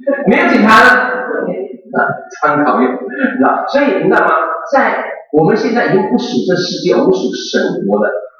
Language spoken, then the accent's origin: Chinese; China; now in United States; 你知道我们都是从国内来的，我们国内来的，来到美国的时候，你觉得你要遵守美国的律法，还是我们中国的律法？啊，我是中国人，我要守中国律法